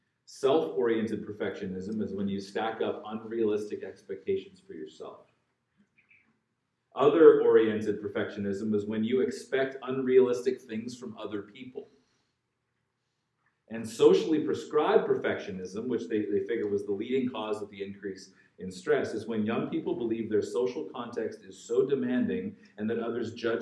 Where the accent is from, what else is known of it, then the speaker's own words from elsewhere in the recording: Canada; I am Canadian